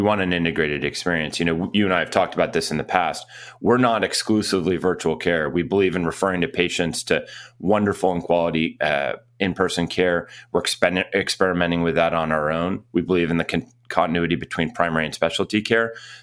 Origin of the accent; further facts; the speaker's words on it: Boston, Massachusetts, United States; born there; I was born in Massachusetts, in the Boston area, and I am the son of a pediatrician.